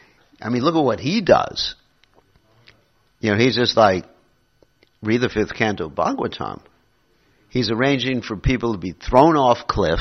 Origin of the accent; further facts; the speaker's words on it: United States; Because I come from America, we have a very short history.